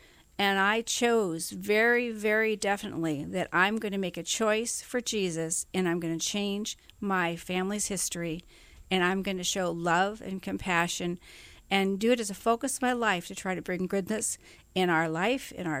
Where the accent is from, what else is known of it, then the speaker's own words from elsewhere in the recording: Uniontown, Pennsylvania, United States; I grew up as a small girl in Uniontown, Pennsylvania, where I was born.